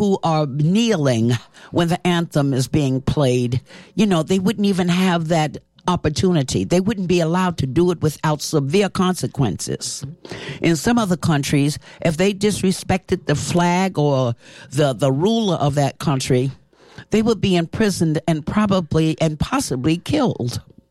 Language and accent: English; Harlem, New York, United States; from Harlem.